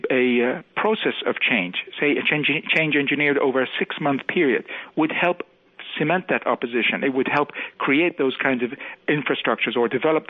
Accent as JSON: {"language": "English", "town": "Baghdad", "region": "Baghdad Governorate", "country": "Iraq", "tie": "born or raised there", "said": "I'm a Muslim Arab. I was born and brought up in Baghdad, like three-quarters of the rest of the country."}